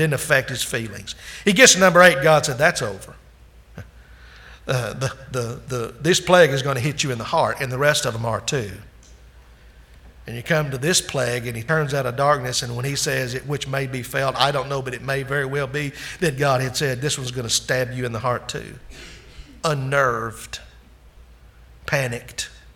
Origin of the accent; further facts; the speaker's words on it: Arkansas, United States; I grew up in North Arkansas. There's Blanchard Springs Caverns, and we go up there quite often.